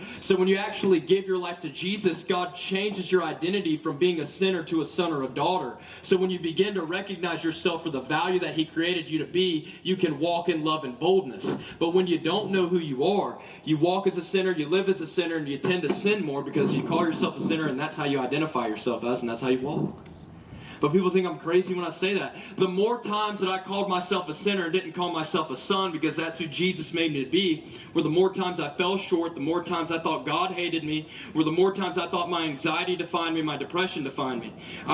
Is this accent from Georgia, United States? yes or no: yes; Georgia, United States; I'm from Georgia.